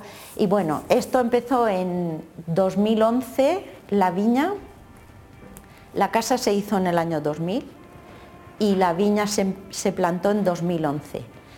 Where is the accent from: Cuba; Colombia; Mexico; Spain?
Spain; Novelda, Valencian Community; mi abuelo en Novelda, yo soy de Novelda, mi abuelo sí tenía unas viñas, pero de uva de mesa, que es lo típico del Vinalopó.